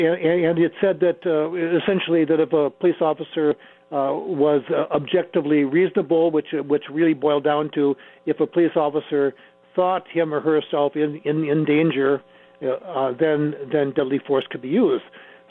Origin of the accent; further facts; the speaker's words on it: United States; just living up in this country, raising, being an American, is that you are going to take on some aspects of this of racism in our country.